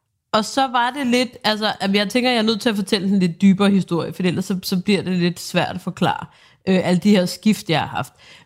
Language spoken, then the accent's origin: Danish; Hvidovre, Capital Region of Denmark, Denmark; Ja, og jeg er jo Hvidovre barn.